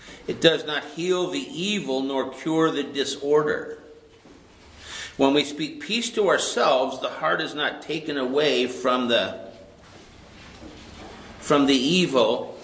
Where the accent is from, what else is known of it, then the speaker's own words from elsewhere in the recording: New York, United States; accent: New York; Add in my New York accent, that doesn't help me at all.